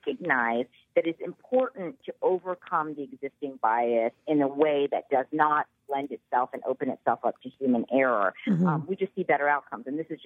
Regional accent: Texas, United States; So Texas, which is my home state, has the highest rate of maternal mortality in the developed world, actually.

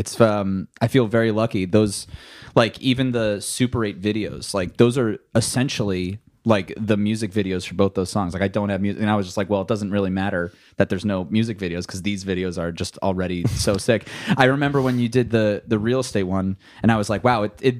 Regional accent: New Jersey, United States; now in Los Angeles, United States; I am a musician from New Jersey. I live in Los Angeles, California

